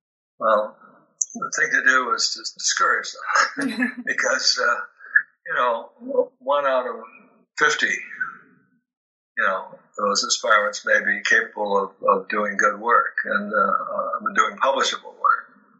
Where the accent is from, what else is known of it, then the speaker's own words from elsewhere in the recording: Minneapolis, Minnesota, United States; also born or lived in St. Paul; Fitzgerald grew up across the Mississippi River from where I grew up in Minneapolis and St. Paul.